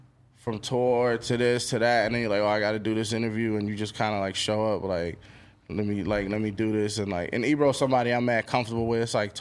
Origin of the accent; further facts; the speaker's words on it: New York, United States; I think it was like growing up in New York, that's what we did.